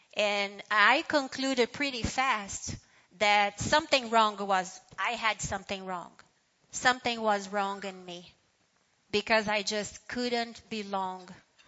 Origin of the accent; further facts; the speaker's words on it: São Paulo, Brazil; English is a second language; moved away as an adult; I am from Brazil, from São Paulo. And I live here now for 17 years.